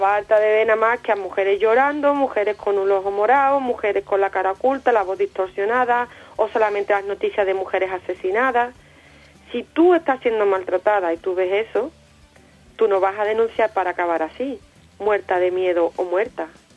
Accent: Seville, Andalusia, Spain; soy una mujer sevillana, madre de cuatro hijos

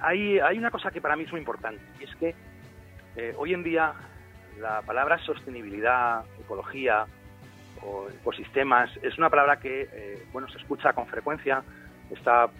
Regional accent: Madrid, Community of Madrid, Spain; born there; yo soy nacido en Madrid, pero sí, por parte de padre la familia es del norte. Bueno, por parte de padre del norte y por parte de madre asturianos

